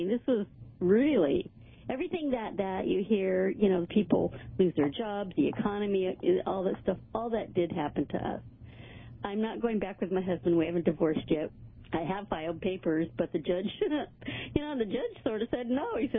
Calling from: California, United States; I'm calling from California time

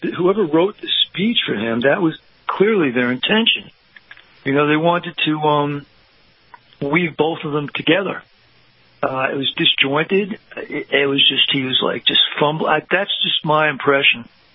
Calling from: Henderson, Nevada, United States; I'm calling from Henderson, Nevada.

